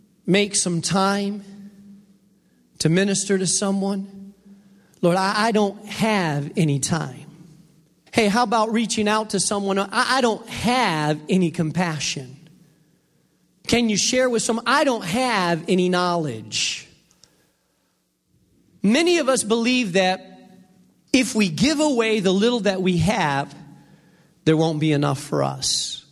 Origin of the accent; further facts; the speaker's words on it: Gary, Indiana, United States; born there; I was born in Gary, Indiana, at Methodist Hospital, me